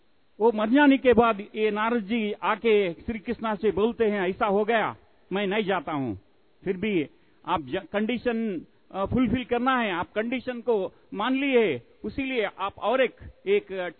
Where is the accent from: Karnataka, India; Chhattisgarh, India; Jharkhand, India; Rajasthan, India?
Karnataka, India; मैं कर्नाटक से आया हूँ